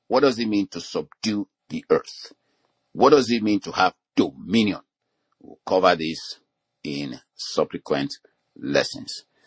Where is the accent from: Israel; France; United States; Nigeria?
Nigeria; You know, the country where I grew up from in Nigeria, we were a colony of Great Britain for a long time.